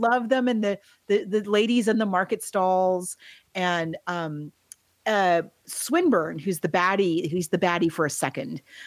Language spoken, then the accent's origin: English; United Kingdom; There's like a will they, won't they get together, but we're British, so we can't ever say that we feel things for each other.